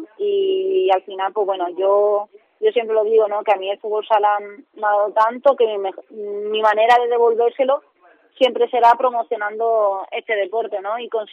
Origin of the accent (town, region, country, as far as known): Cadiz, Andalusia, Spain